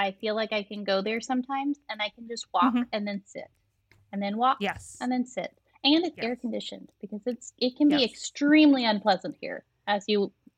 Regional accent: Kansas, United States; I'm from Kansas.

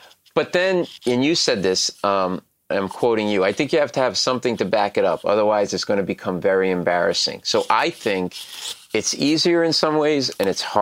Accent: Providence, Rhode Island, United States; We grew up in Providence, Rhode Island.

